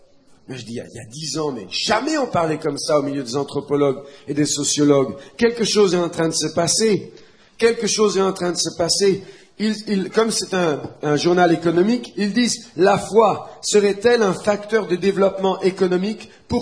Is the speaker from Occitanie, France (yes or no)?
yes; Montpellier, Occitanie, France; je suis français. Vous venez d'où? Je dis, Montpellier.